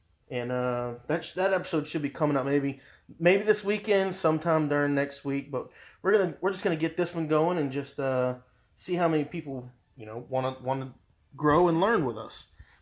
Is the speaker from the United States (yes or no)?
yes; United States; Yes, as an American, we all did.